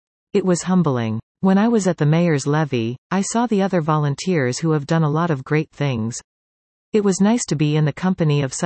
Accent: Norfolk County, Ontario, Canada; now in Collingwood, Canada; I was born in Norfolk County and was raised down there. I went to Delhi District Secondary School.

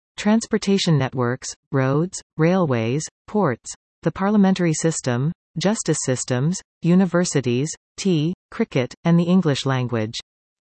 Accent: Canada; born there; I was born in Canada instead of rural India.

